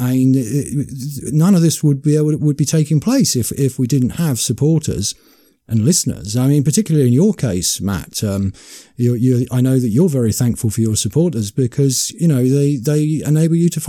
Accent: United Kingdom; in particular being a British nationalist myself, is Mark Collett. I mean, we don't really have anyone else in Britain of his stature

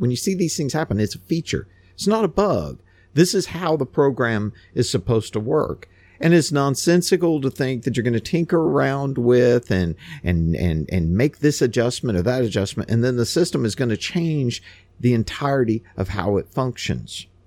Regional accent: Texas, United States; But our story today comes from my home state of Texas

